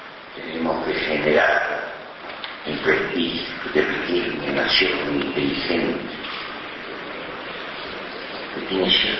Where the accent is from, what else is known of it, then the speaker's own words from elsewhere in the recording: Uruguay; somos embajadores del Uruguay